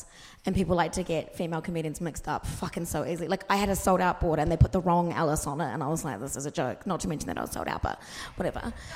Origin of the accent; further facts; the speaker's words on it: Wellington, New Zealand; I'm from Wellington.